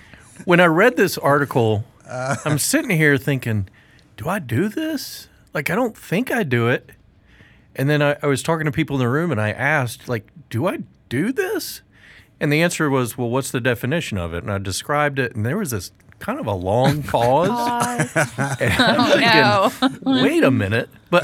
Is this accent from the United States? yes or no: yes; Nashville, Tennessee, United States; I was growing up in Nashville